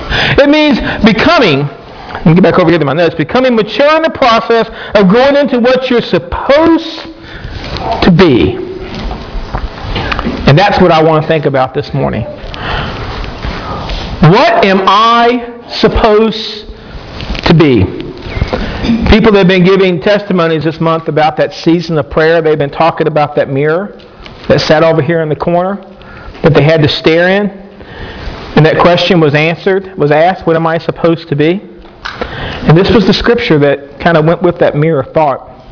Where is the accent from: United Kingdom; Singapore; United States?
United States; the South; accent: Southern; I'm pronouncing that with my southern accent.